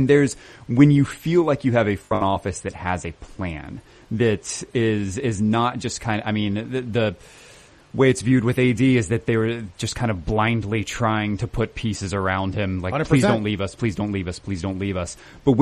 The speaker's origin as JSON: {"language": "English", "town": "Atlanta", "region": "Georgia", "country": "United States", "said": "I'm originally from Atlanta. It's funny you mentioned the Hawks earlier. I'm a Hawks fan."}